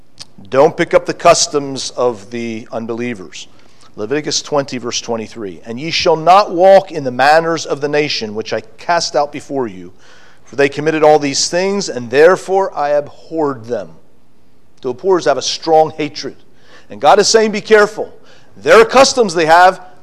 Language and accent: English; United States; I grew up in America. I learned a culture. Now I go to a new culture.